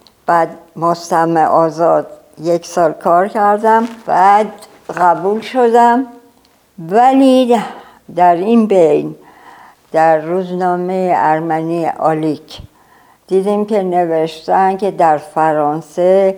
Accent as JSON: {"language": "Persian", "town": "Tehran", "region": "Tehran Province", "country": "Iran", "tie": "born or raised there", "said": "من سال 1309 شمسی در تهران به دنیا آمدم که میشه 1930 میلادی و خانوادم اصلشون از ارامنه‌ای بودن که شاه عباس آورده جلفا، بعدن اومدن تهران،"}